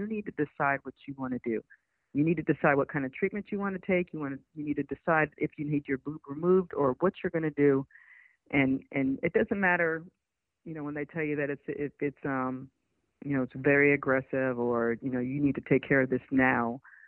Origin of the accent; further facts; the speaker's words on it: Middletown, New York, United States; I was a young girl growing up in Middletown, New York, you know, wanting to be white.